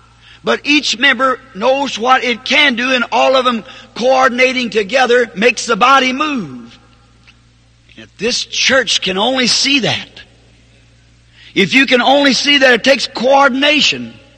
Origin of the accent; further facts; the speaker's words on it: the South, United States; I'm a Southerner.